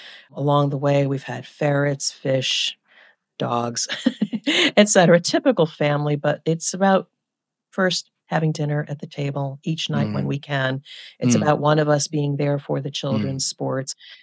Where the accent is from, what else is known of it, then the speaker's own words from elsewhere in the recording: New Jersey, United States; born there; accent: Jersey; Well, I'm a Jersey girl by nature. I was born in New Jersey, so you might pick up a little bit of a Jersey accent here and there.